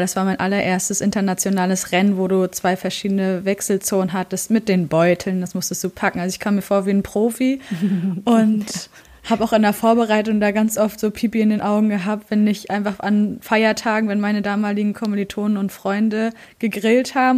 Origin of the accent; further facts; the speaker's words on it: Mecklenburg-Vorpommern, Germany; da in meinem Heimatbundesland Mecklenburg-Vorpommern, da nimmt das schon auch zu.